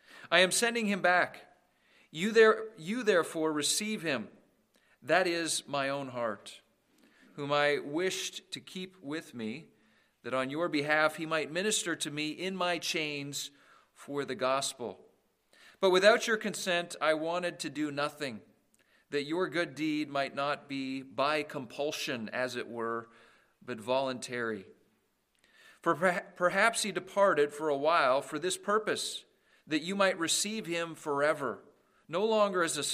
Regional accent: Canada; I grew up in Canada

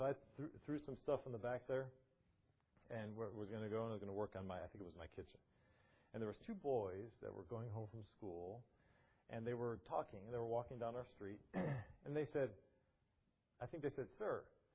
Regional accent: Chicago, Illinois, United States; I was from Chicago.

